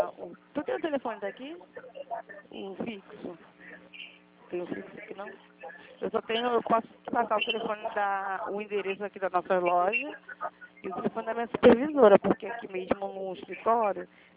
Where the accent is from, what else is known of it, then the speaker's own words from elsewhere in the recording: Rio de Janeiro, Brazil; Eu sou do Rio.